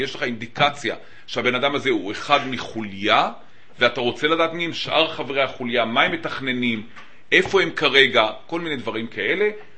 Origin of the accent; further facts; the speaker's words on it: Jerusalem, Jerusalem District, Israel; וגדלתי בירושלים, ואמרתי לכם, למדתי בישיבת נתיב מאיר